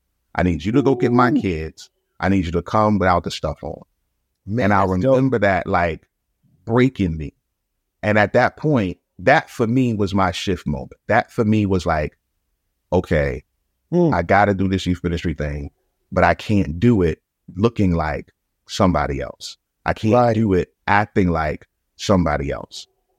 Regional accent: Brooklyn, New York, United States; Man, I come from Brooklyn all the way, Pastor Phil, to I got my name on the documents for this church, man.

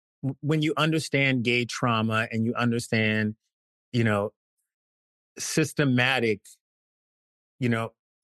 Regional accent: the South, United States; growing up in the South as a Black gay man, first of all, you have to deal with the Black thing.

